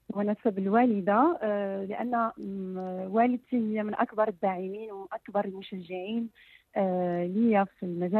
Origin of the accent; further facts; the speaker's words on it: Dakhla, Dakhla-Oued Ed-Dahab, Morocco; وسجلته وصورته في مدينة الداخلة اللي هي مدينتي اللي كبرت فيها واللي كنت افتخر بها, جوهرة الصحراء.